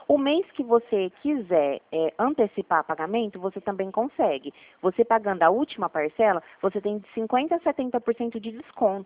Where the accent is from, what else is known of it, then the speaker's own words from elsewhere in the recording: São Paulo, Brazil; Eu sou do estado de São Paulo